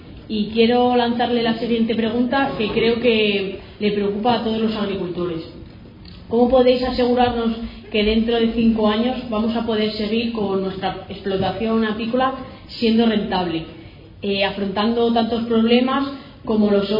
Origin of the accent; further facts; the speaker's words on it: Castile and León, Spain; de 29 años, vengo de España, de dos pequeños pueblos, Promingo Los Santos, de la zona de Salamanca